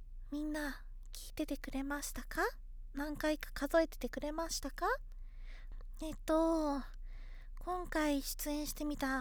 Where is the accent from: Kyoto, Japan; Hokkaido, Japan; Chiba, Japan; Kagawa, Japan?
Hokkaido, Japan; accent: Hokkaido dialect; いずいってね、そう北海道弁なんですよ。 … は北海道出身なので北海道弁を言ってしまいました。